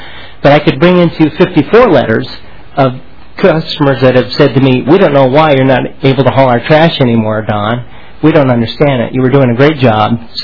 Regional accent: Willmar, Minnesota, United States; Mr. Chair … I'm from Wilmer, Minnesota, and I'm the owner of West Central Sanitation.

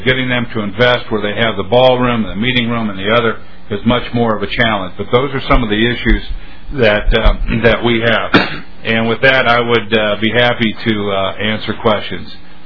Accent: Iowa, United States; moved away; I am an escaped Iowan. I grew up in Iowa.

